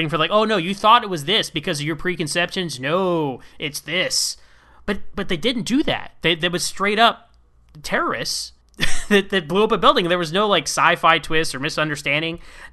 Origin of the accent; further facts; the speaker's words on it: Houston, Texas, United States; Well, being a Texan, I'm from Texas. I live in Houston.